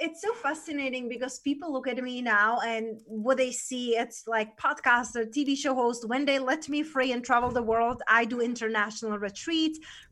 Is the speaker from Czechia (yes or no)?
yes; Czechia; So I was born in Czech Republic. That's where I'm originally from.